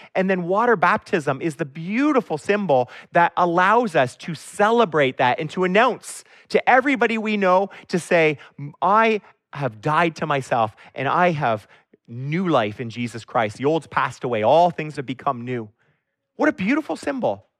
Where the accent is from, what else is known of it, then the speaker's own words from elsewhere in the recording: Canada; But we're Canadian.